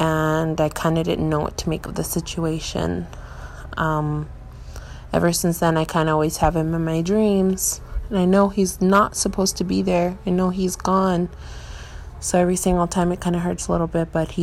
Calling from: Yuma, Arizona, United States; I'm recording this from Yuma, Arizona.

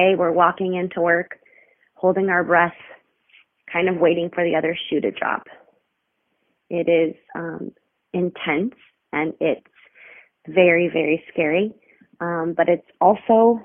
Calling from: Phoenix, Arizona, United States; Hello. I'm calling from Phoenix, Arizona.

